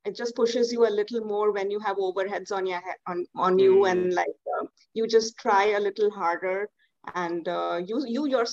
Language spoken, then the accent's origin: English; Bhilai, Chhattisgarh, India; also born or lived in Bombay / Delhi / Hyderabad / Glasgow; So I grew up in Bombay. I grew up in Bhilai. I did my schooling in Bhilai. And then I was in Delhi.